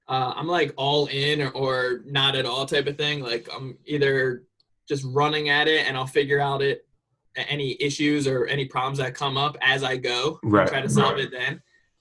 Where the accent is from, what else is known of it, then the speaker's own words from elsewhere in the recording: New Jersey, United States; So basically I'm from New Jersey originally, grew up super poor, American poor, that is